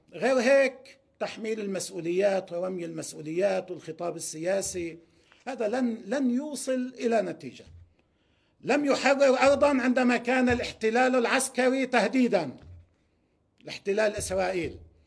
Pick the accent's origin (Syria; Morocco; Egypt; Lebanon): Lebanon; ولدينا جميعا كلبنانيين أخلاق وأعراف وتقاليد ودين